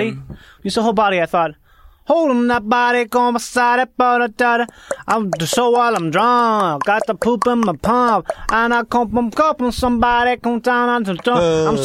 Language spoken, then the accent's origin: English; Rochester, Minnesota, United States; when I was young, growing up in Rochester, Minnesota, I used to beg for crazy bread.